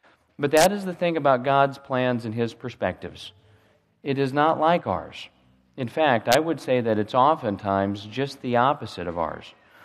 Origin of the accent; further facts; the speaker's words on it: Nebraska, United States; Growing up in Nebraska, there was always plenty of snow at Christmas time